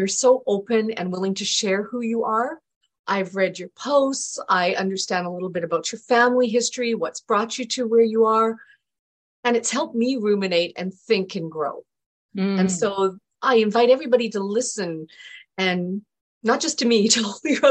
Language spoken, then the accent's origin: English; Canada; also born or lived in England; I always joke, my parents moved to Canada when I was two.